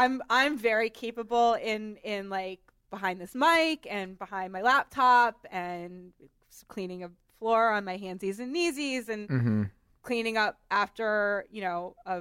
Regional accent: Boston, Massachusetts, United States; Oh, also, I'm from Boston.

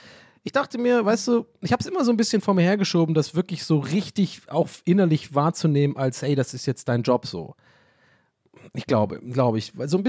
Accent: Berlin, Germany; accent: East Berlin; Also eher so ein Ostberliner Akzent.

